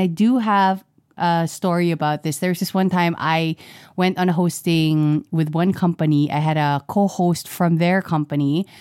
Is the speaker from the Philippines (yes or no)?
yes; Philippines; I'm from the Philippines.